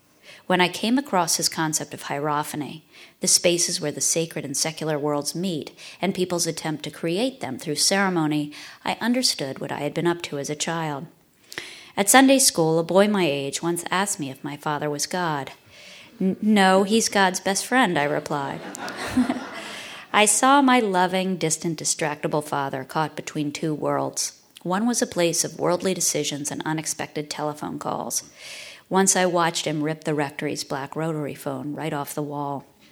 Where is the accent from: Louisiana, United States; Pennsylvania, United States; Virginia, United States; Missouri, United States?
Pennsylvania, United States; Philadelphia; "Originally, I came from Philadelphia," I told him.